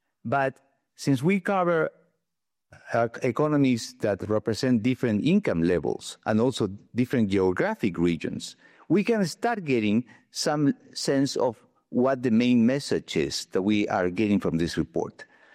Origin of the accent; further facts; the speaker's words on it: Peru; I'm originally from Peru.